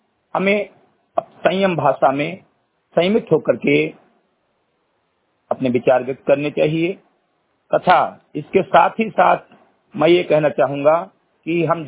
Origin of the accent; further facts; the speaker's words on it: Uttar Pradesh, India; ग्राम सभा सिंधिकटई विकासखंड मेंतुरवा जनपद बहराई का मूल निवासी हूं